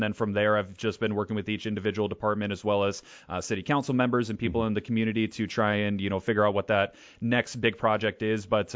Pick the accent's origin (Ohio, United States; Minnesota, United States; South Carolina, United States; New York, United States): Minnesota, United States; Georgetown; also born or lived in Fargo, United States; So I was born in Fargo, North Dakota. So I've been around North Dakota, Minnesota pretty much my entire life. I grew up in a small town in Georgetown, Minnesota.